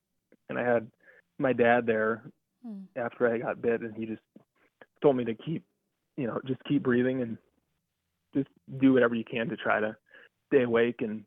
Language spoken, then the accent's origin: English; Sioux Falls, South Dakota, United States; And because we're from Sioux Falls, they flew us to Denver on the plane.